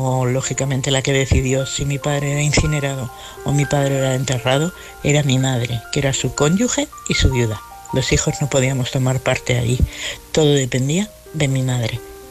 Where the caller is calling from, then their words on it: Madrid, Community of Madrid, Spain; soy de Madrid.